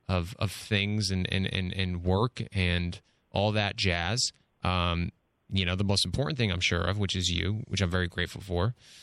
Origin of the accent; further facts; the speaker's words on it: Rhode Island, United States; moved away as an adult; now in Los Angeles, United States; I was born and raised 29 years in Rhode Island. I never lived 20 minutes from my friends.